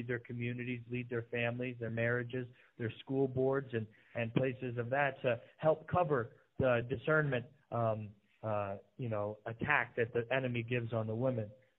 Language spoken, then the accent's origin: English; United States; I consider that to be my spiritual homeland, even though I'm American through and through.